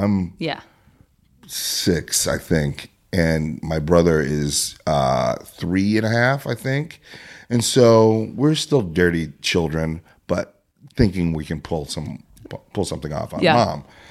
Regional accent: Minneapolis, Minnesota, United States; From Minneapolis.

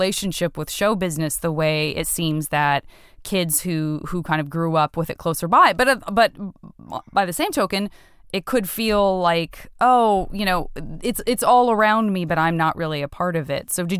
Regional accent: Arizona, United States; Well, I'm from Arizona, and I'm always fascinated by people who grew up in areas like New York or Los Angeles, or Chicago

